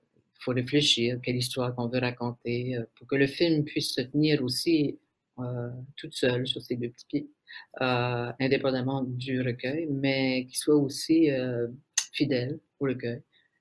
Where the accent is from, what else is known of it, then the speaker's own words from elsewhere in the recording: Canada; C'est moi qui l'ai fait, moi je suis acadienne.